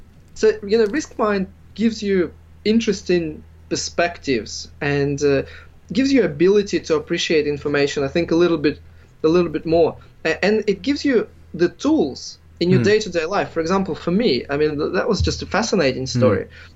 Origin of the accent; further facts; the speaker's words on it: Australia; moved away; I'm from Australia and I used to swim there all the time.